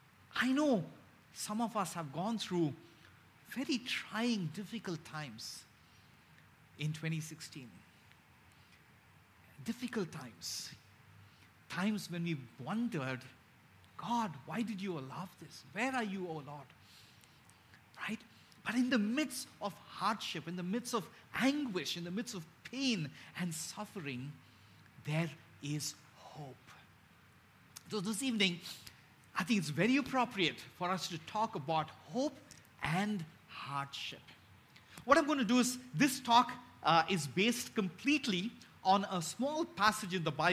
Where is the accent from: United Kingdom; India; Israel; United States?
India; Chennai, Tamil Nadu; I grew up in Chennai, and I come from a Hindu Brahmin background, and I became a follower of Jesus in 1993.